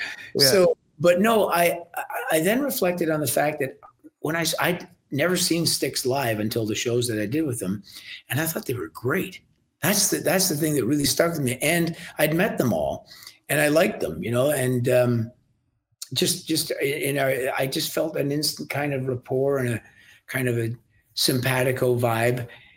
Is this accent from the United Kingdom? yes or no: yes; Scotland, United Kingdom; born there; I started working a lot in England because I was born in Scotland. And so I was allowed to work there with my British passport.